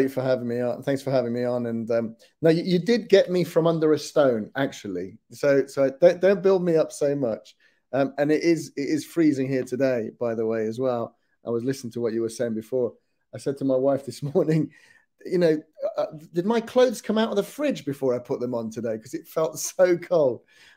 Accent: Lima, Peru; also born or lived in Leicester / Leeds; now in London, United Kingdom; a background of growing up in Lima and then moving to Leicester in the mid-80s because the challenges in Lima through terrorism, through racism, through inequality, took me to Leicester, studying in Leeds and then moving to London.

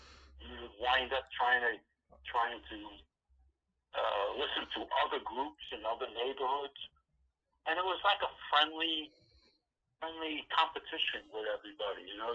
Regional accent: Brooklyn, New York, United States; Well, I grew up in Brooklyn, New York, in a neighborhood which was Bensonhurst and Bay Ridge, and it was actually near the Verrazano Bridge

